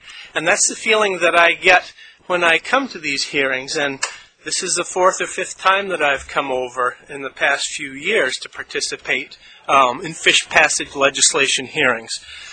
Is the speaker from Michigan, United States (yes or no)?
no; Maine, United States; I live in Rockland. Like most Mainers, I have several jobs.